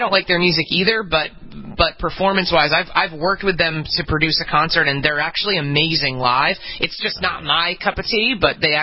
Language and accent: English; New York City, New York, United States; I can tell you right now, as a New Yorker, this is only going to apply to people who live in Williamsburg, Brooklyn.